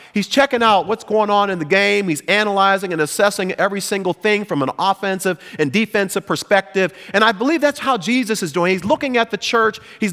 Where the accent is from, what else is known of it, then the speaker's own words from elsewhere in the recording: Pittsburgh, Pennsylvania, United States; now in Dallas, United States; And then, of course, I'm from Pittsburgh, so I had to throw in my Pittsburgh Steelers in there